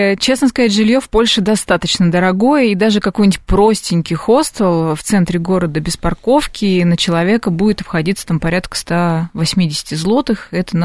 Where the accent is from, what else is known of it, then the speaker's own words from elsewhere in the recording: Kamchatka Krai, Russia; Я вот на Камчатке